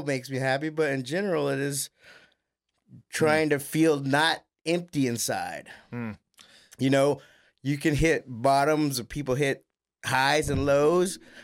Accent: San Diego, California, United States; I think part of growing up in San Diego was, I don't know if it was like that in every suburb and every city in the country

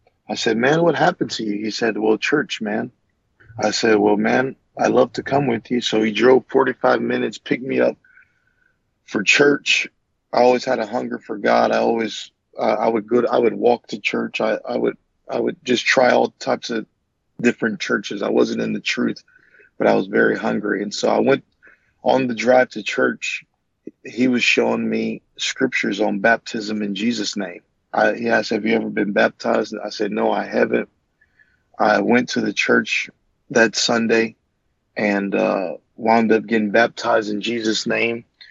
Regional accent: Lafayette, Louisiana, United States; But I was born and raised in Louisiana, born in Eunice, Louisiana, raised in Lafayette, Louisiana.

